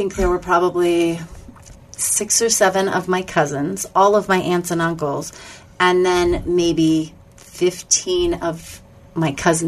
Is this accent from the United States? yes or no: yes; Greeley, Colorado, United States; moved away; also born or lived in Pennsylvania; Well, originally I was from Pennsylvania. We moved to Colorado when I was about 7 years old. My parents both worked for the university in Greeley.